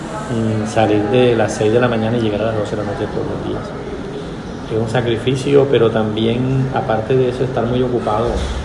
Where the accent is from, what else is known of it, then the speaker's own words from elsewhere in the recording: Fundación, Magdalena, Colombia; moved away; el día que yo me vine del municipio de Fundación, se me vino el mundo encima